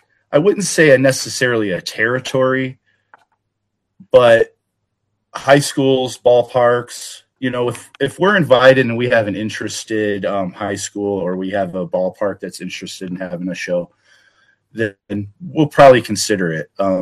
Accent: Illinois, United States; now in Iowa, United States; I came from Illinois. We would go to wrestling every weekend, me and my family, me and my son. And when we moved to Iowa here

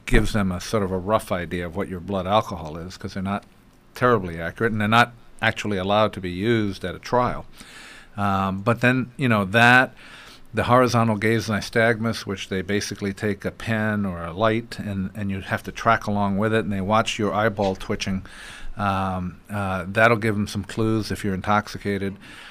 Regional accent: California, United States; now in Wisconsin, United States; I came out here from California over 20 years ago, and I thought I had seen some party animals out there, but Wisconsinites.

